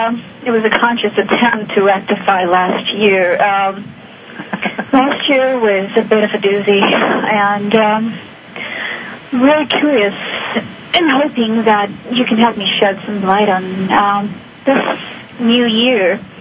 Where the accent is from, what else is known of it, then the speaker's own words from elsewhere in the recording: Pune, Maharashtra, India; Born and raised in India.